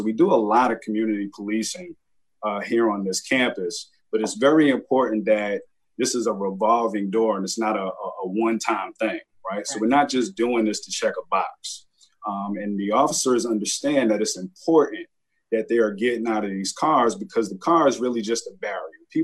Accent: Bronx, New York, United States; what it was like for me growing up in the Bronx, what it was like for me to grow up in a household with a father who was in law enforcement.

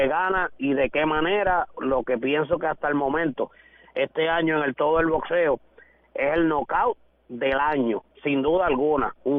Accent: Puerto Rico; orgullo para mí como puertorriqueño

